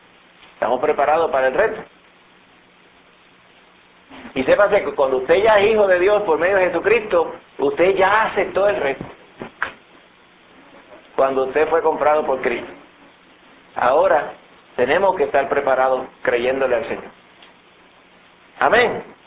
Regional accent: Puerto Rico; son costumbres porque somos puertorriqueños de ciertas costumbres

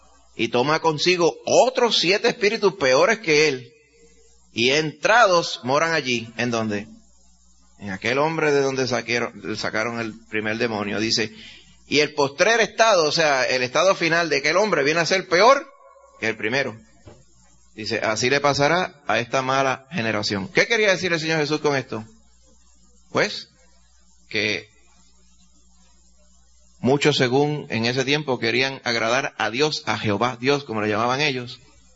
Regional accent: Dominican Republic; born or raised there

